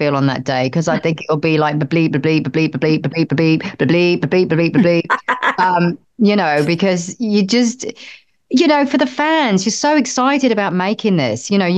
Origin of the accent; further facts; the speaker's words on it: United Kingdom; I'm British.